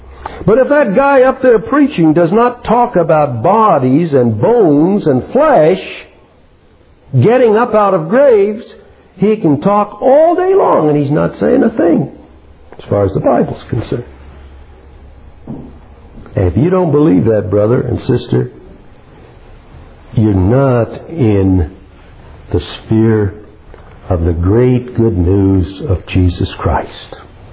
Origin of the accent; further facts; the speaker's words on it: Iowa, United States; I was born, and I grew up in Iowa. Pretty good evidence that I was born there.